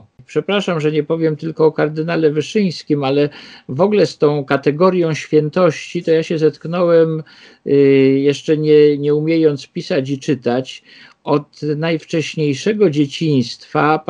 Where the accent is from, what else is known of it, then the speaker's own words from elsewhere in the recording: Warsaw, Masovian Voivodeship, Poland; ja się urodziłem w Śródmieściu, na Ochocie mieszkaliśmy, ale w 61 roku, jak ja miałem 3 lata, przeprowadziliśmy się na Żoliborz.